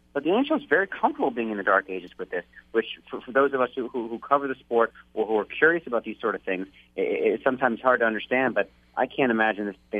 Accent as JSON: {"language": "English", "town": "Philadelphia", "region": "Pennsylvania", "country": "United States", "tie": "born or raised there", "said": "I'm from Philly originally, yes."}